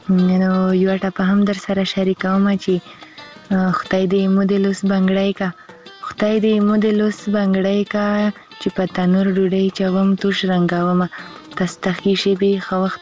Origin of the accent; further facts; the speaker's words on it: Khyber Pakhtunkhwa, Pakistan; زه خپیرې له وزیرستان نه یم